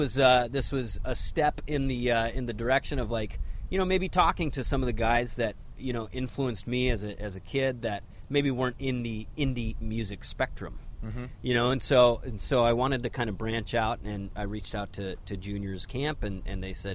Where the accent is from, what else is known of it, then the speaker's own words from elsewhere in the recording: Indianola, United States; You know, growing up in Indianola.